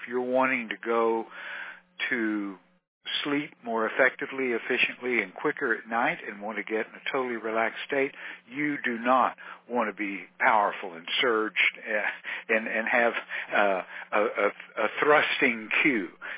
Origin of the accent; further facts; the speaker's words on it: Texas, United States; accent: Texan; first language Texan; English is my second language. Texan is my first, as you might have guessed.